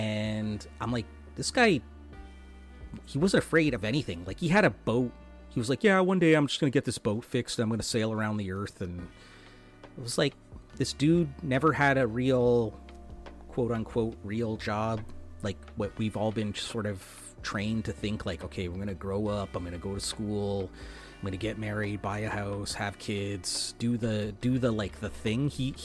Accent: Canada; so I'm a Canadian

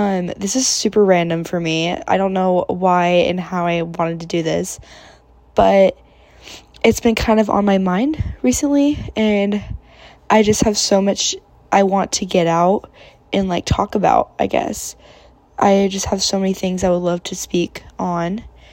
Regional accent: California, United States; now in Arizona, United States; I'm from California. Again, I go to school in Arizona.

